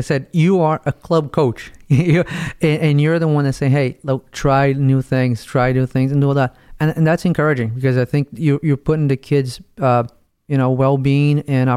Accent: Brazil; now in United States; when I moved from Brazil to Tennessee, so I got in, obviously playing Brazil, I knew how to kick a soccer ball, right?

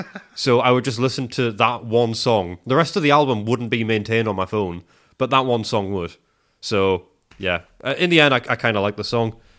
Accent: United States; I love, as an American, hearing the cool things you Brits have and say

